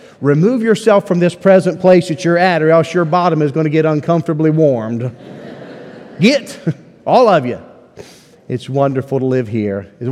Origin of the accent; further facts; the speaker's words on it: West Virginia, United States; We're from West Virginia, so we're not too far off in some of our speech and things.